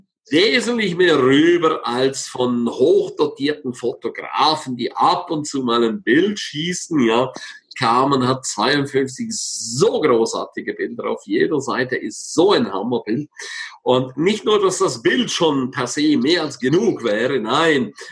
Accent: St. Moritz, Graubünden, Switzerland; ich liebe meine Heimat über alles, ich liebe St. Moritz über alles, und wo ich einfach denke, boah, was für eine göttliche, schöne Heimat.

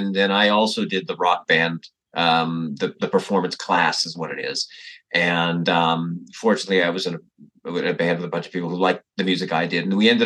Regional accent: Toronto, Ontario, Canada; I grew up in Toronto, Canada, which had a thriving music scene when I was growing up.

